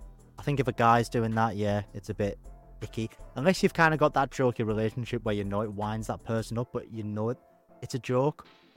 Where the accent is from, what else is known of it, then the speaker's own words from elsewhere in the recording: North East England, United Kingdom; I'm from Teesside. I'm pretty culturally unaware. We've got one hill we climb up every year and call it a mountain.